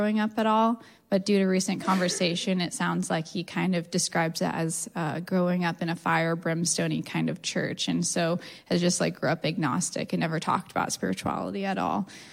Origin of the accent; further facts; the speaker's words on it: Portland, Oregon, United States; So generically speaking, so I grew up here in Portland